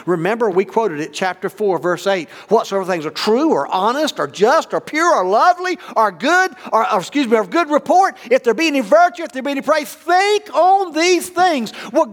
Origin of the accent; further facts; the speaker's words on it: North Carolina, United States; Tell I'm from Eastern North Carolina, it comes out every now and then